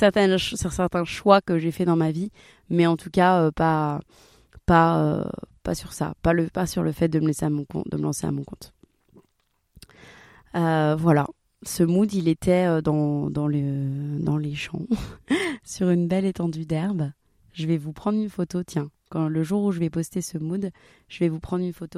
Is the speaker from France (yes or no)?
yes; Marseille, Provence-Alpes-Côte d'Azur, France; je viens de Marseille